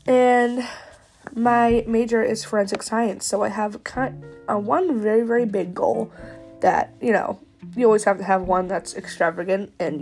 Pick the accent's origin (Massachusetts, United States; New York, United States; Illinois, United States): Massachusetts, United States; So yeah, I am from Massachusetts. I am a very big masshole, not meaning asshole. Masshole really just means I love Massachusetts, and I am here because obviously I was born here, but I don't want to leave.